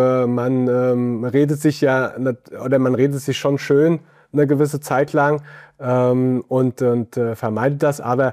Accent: Munich, Bavaria, Germany; ich komme aus München

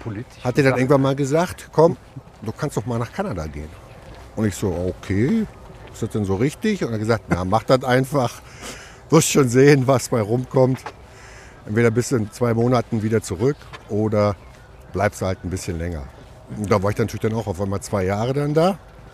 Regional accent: Weißwasser, Saxony, Germany; Also, ich komme natürlich aus Weißwasser, eine Glasmacherstadt.

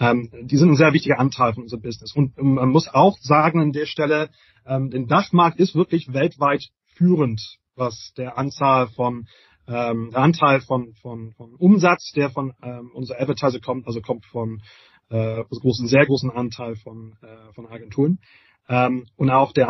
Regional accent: England, United Kingdom; German is a second language; also ich bin gebürtiger Engländer, also meine Eltern, von … wahrscheinlich erkennst, also die kommen dann aus Irland und Schottland, aber ich habe dann bin dann in England aufgewachsen.

